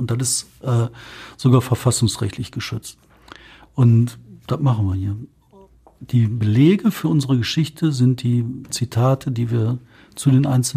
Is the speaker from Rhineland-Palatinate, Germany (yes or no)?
no; North Rhine-Westphalia, Germany; Ich persönlich jetzt nicht, aber ich komme aus dem Ruhrgebiet, wofür soll ich Angst haben?